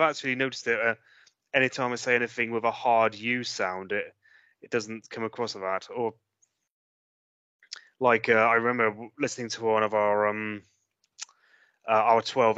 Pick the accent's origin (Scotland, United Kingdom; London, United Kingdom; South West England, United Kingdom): South West England, United Kingdom; Gloucestershire.